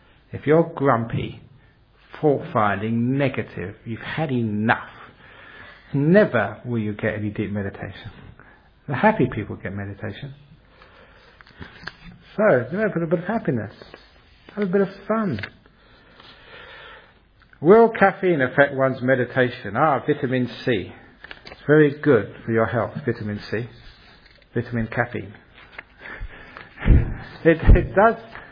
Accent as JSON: {"language": "English", "region": "London", "country": "United Kingdom", "tie": "born there", "said": "I was born in London."}